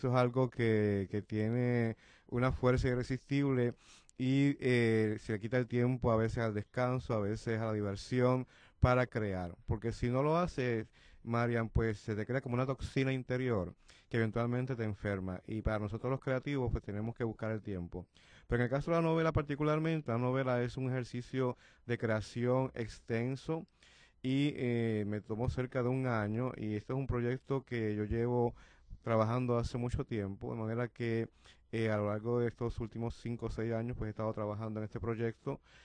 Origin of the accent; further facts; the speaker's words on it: Yauco, Puerto Rico; historias que me contaron en mi pueblo natal de Yauco